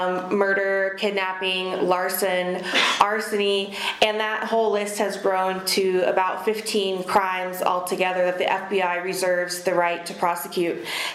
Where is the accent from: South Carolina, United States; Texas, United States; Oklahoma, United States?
Oklahoma, United States; now in Montana, United States; Being born and raised in Oklahoma, Oklahoma has the most tribes of any state in our nation, with 37.